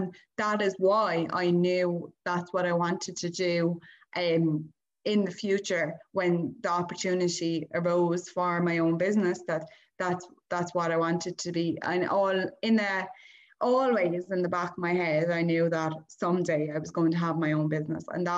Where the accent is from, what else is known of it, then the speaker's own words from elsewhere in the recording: Rathgormack, Munster, Ireland; I'm from Rathgormack in County Waterford.